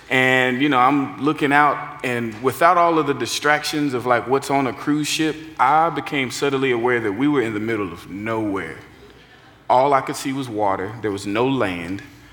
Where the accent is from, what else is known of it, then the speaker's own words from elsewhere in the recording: Garland, Texas, United States; I grew up in Garland, Texas, and the only time I remember seeing horses as a child was when I took a field trip to Fort Worth.